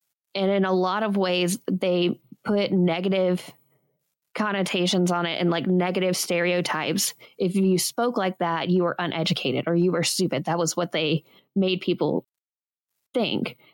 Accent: Alabama, United States; now in North Carolina, United States; that's where I'm from. Or that's where I live. I'm originally from Alabama.

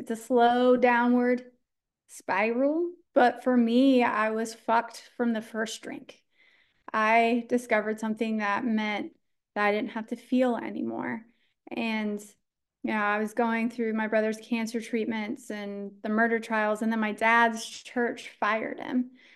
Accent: Texas, United States; So, yeah, I was born in Texas, and this is important part of my story, because I was born, the youngest kid of three.

